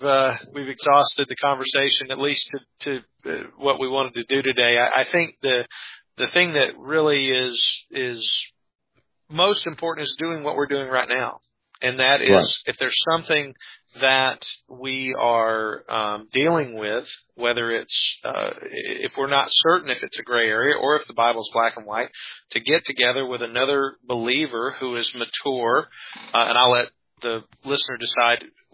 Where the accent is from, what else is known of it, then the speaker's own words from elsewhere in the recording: the South, United States; Well, that's because we're both from the South.